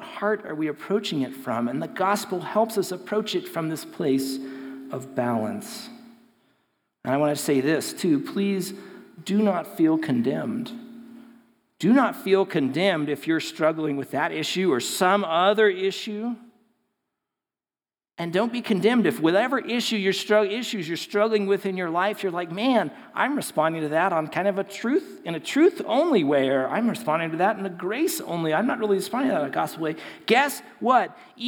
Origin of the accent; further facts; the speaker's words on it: Colorado, United States; it was great to say, oh, we're from Colorado, and it was fun